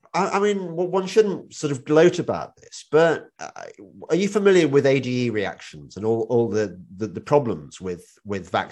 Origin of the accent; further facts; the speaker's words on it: England, United Kingdom; I, as an Englishman, have spent my whole life watching movies, reading books, which celebrate New York